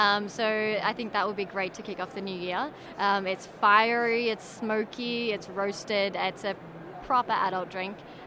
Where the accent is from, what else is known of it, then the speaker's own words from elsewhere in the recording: Australia; I don't know if you've been to Australia, but I'm from Australia, and we have drop bears.